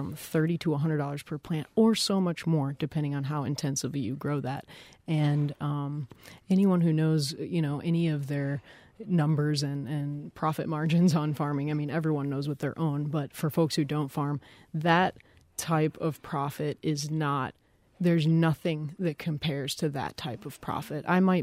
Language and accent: English; Minocqua, Wisconsin, United States; I'm actually from Minocqua, so I do know Rhinelander's weather